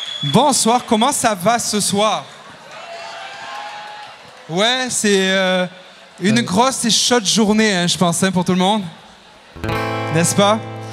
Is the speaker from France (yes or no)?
yes; Marseille, Provence-Alpes-Côte d'Azur, France; now in Montréal, Canada; Je viens de très loin, je viens de 6000 km d'ici, de Montréal. Et Montréal, qui est une ville extraordinaire. Mais je suis originaire de Marseille.